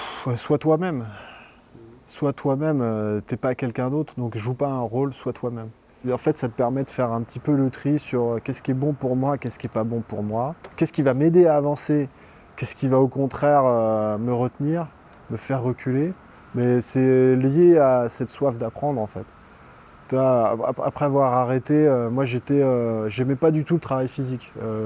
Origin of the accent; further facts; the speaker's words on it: France; first language French; on fait l'interview en français, c'est facile, c'est notre langue maternelle. Mais moi, tous les jours, je travaille et je suis dans l'inconfort de devoir parler en anglais.